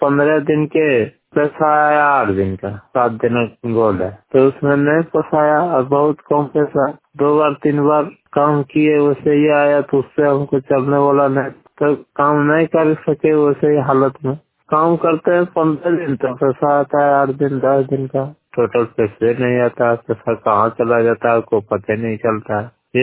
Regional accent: Bihar, India; सलैया चौक पोस्टिया जी, थाना सिकाई, जिला जमुई का रहने वाला हूँ।

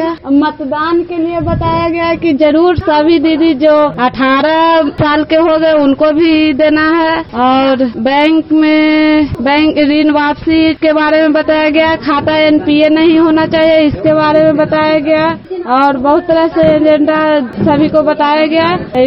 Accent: Nagarausa, India; नगरौसा के रहने वाली हूं

